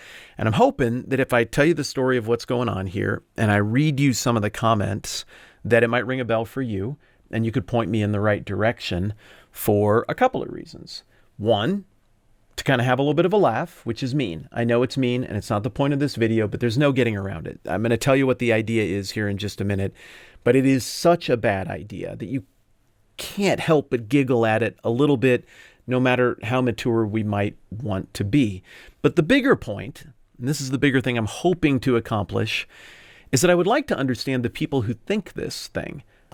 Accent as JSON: {"language": "English", "country": "United States", "said": "I dropped it over the top of my home country, the United States."}